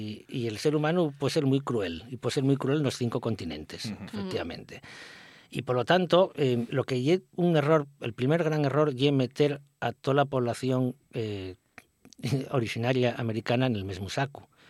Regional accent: Valencian Community, Spain; siendo como valenciano como yo

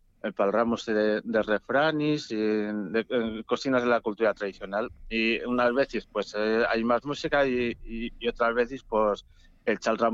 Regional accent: Madrid, Community of Madrid, Spain; born there; emigraron a Madrid, sí, que es donde nací yo, en Madrid.

